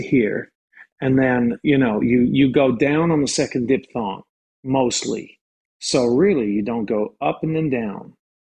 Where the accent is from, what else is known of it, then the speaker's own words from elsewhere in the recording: United Kingdom; the funny thing about being a British actor is that agents especially think you can do everything